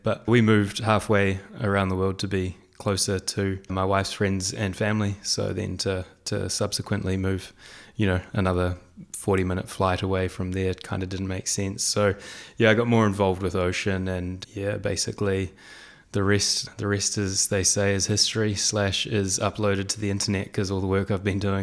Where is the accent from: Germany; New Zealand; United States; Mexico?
New Zealand; moved away as an adult; now in Bahrain; Yeah, so I grew up in New Zealand, spent the majority of my life there